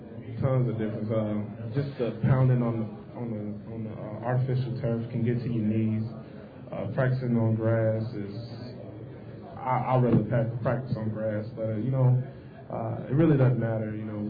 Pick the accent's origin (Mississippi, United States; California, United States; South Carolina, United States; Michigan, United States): Mississippi, United States; You know, growing up in Mississippi, we don't have indoor facilities.